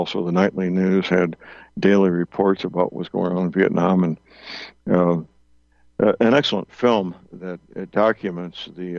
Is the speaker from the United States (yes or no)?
yes; United States; That's just who we were at that time, growing up in the United States in the 1950s and early 1960s.